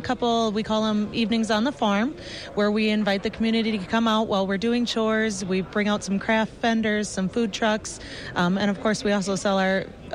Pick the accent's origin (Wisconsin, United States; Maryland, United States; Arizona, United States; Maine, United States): Wisconsin, United States; And I said I was from Wisconsin.